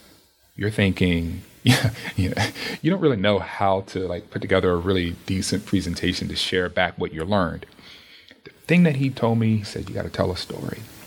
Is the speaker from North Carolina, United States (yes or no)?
yes; Charlotte, North Carolina, United States; Right. I'm from Charlotte, North Carolina.